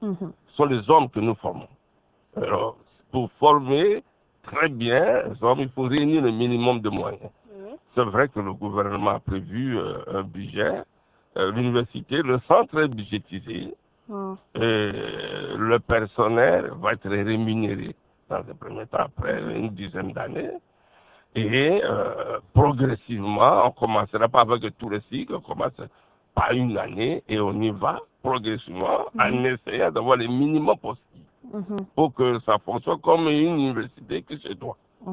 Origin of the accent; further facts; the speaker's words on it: Équateur, DR Congo; now in Lubumbashi, DR Congo; Moi, je suis étudiant à Lubumbashi, je viens de l'Équateur.